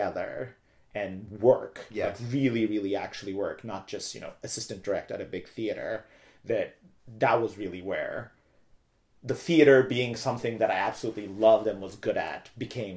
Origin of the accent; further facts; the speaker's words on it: Izmit, Kocaeli, Turkey; I was born and raised in Turkey, in this town called İzmit, which is about an hour east of Istanbul. And I say it's sort of like the Trenton of Turkey. It's gray, industrial. It's a real city, but it's right next to Istanbul